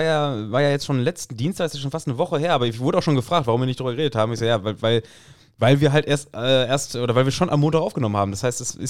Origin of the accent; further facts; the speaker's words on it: Lippstadt, North Rhine-Westphalia, Germany; bin aus Lippstadt.